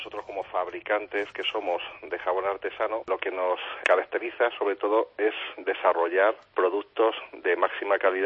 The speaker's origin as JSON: {"language": "Spanish", "region": "Castilla-La Mancha", "country": "Spain", "said": "Además somos castellano-manchegos"}